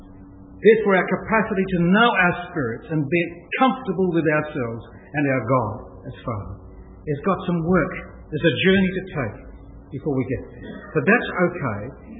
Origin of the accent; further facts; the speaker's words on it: Australia; I am not British, I am not English, I'm not Scottish, I am Western, but I am not European, I am Australian.